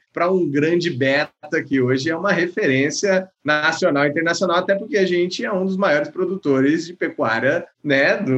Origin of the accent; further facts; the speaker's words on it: Campo Grande, Mato Grosso do Sul, Brazil; Campo Grande, Mato Grosso do Sul, a minha terra natal, foi colonizada pelos gaúchos. Então, a gente aprendeu tudo que a gente sabe com os gaúchos. Só que aqui é fronteira com o Paraguai.